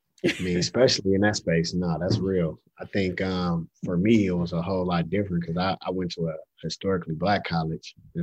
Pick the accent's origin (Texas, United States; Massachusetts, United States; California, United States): California, United States; So I'm from the Bay Area. I tried to get into Berkeley and didn't.